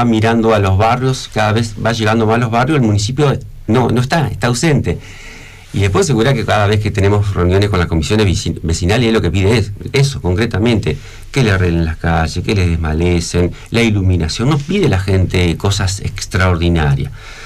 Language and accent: Spanish; Paraná, Entre Ríos, Argentina; born there; Nosotros somos un grupo de personas que queremos Paraná, nacimos en Paraná